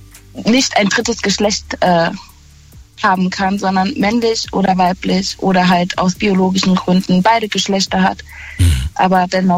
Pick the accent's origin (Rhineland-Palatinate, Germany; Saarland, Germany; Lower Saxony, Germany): Saarland, Germany; Neunkirchen; Ich rufe aus Neunkirchen an.